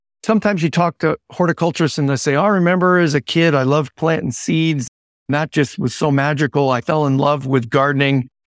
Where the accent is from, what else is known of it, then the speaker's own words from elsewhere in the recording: Massachusetts, United States; When I was 16 years old, I grew up in Western Massachusetts.